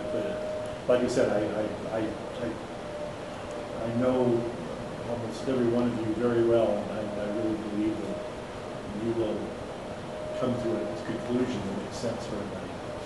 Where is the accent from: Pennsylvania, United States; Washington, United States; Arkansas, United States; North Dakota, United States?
Washington, United States; Seattle; I grew up in Seattle where we had Medic One